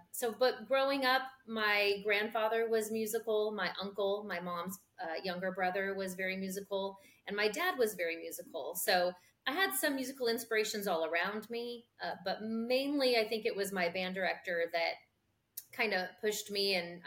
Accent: California, United States; I grew up in Southern California and part of the central coast of California. I was born in Orange County, and then my parents divorced and I moved when I was 10.

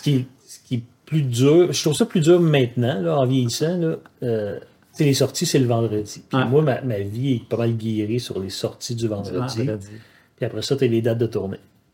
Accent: Montreal, Quebec, Canada; moi, je suis Montréalais.

